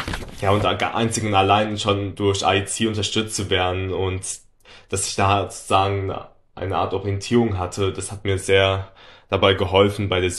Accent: Mainz, Rhineland-Palatinate, Germany; ich bin 26 Jahre alt. Ich komme aus Mainz

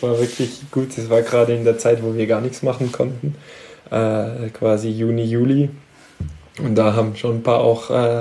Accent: Hendaye, Nouvelle-Aquitaine, France; also born or lived in Stuttgart, Germany; Meine Mutter kommt ja aus Stuttgart, und aber eigentlich direkt in Andai aufgewachsen, also meine Heimatstadt. Das ist, wenn man mich fragt, kommst du aus Frankreich, sage ich gerne, ich komme aus Andai, weil es ist für mich, naja, ich fühle mich mehr aus Andai als aus Frankreich.

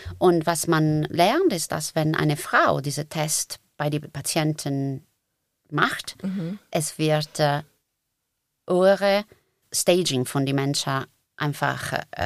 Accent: Italy; German is a second language; ich komme ursprünglich aus Italien

